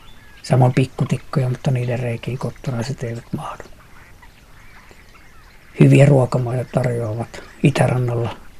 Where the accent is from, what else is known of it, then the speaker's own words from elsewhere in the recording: Lappee, South Karelia, Finland; Paajasen veljesten isä oli ainoa maanviljelijä, joka kannatti täällä suojelua silloin, kun minä tulin Lappeelta koulupoikana.